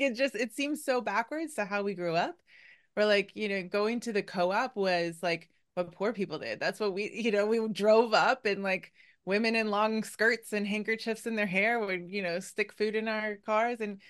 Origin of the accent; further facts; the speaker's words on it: DeForest, Wisconsin, United States; So I'm on the other side. I was from DeForest.